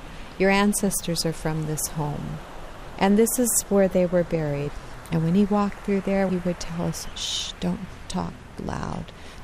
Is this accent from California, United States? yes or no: yes; California, United States; So it was just this amazing vision of mountains that I grew up around in Orange County, but here's these boats I've never seen.